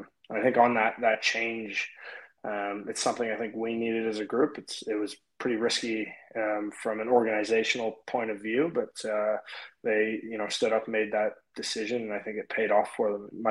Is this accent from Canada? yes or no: yes; Toronto, Ontario, Canada; I'm going to have to stick with my hometown Jays.